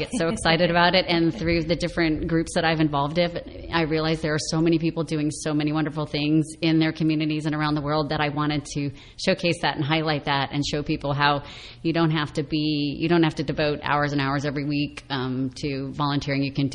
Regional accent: Iowa, United States; So I grew up in the Midwest in Iowa, and volunteering was a part of our family from the get-go

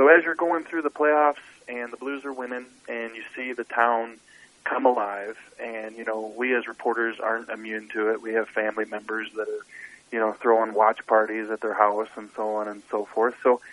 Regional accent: St. Louis, Missouri, United States; I grew up in St. Louis. I'm a lifelong St. Louisan.

